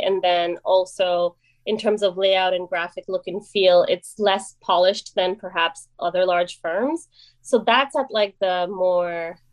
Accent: India; now in United States; So again, I grew up in India. I moved here in 1997.

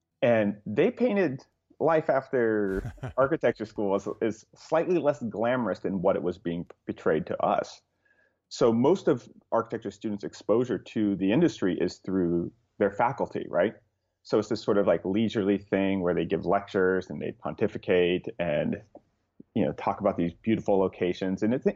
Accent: California, United States; So I grew up in Southern California to sort of a family with very modest sort of financial means.

